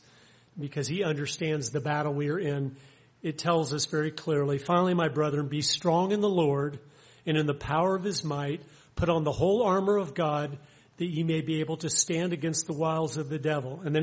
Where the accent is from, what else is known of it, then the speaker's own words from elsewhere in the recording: Tampa, Florida, United States; I grew up in Tampa, Florida, and my mom had to go to the store to get some ladies' things.